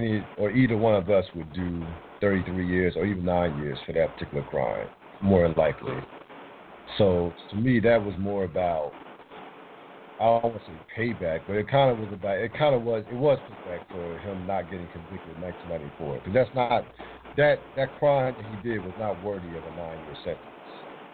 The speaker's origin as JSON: {"language": "English", "town": "Trenton", "region": "New Jersey", "country": "United States", "tie": "born or raised there", "said": "My home state"}